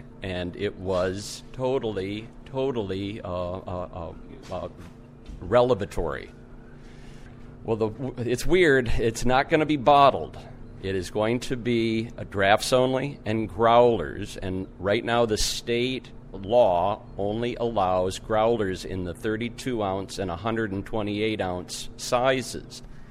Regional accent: Michigan, United States; moved away as an adult; I'm a kid from Michigan that grew up on a farm. I moved to Florida in 1976.

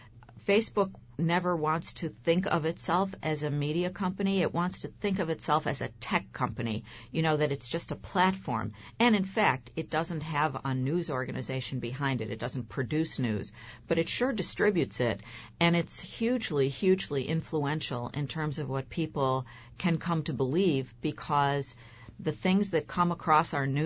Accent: Buffalo, New York, United States; I've worked for a long time in Buffalo, New York, my hometown paper, and also at the New York Times and the Washington Post

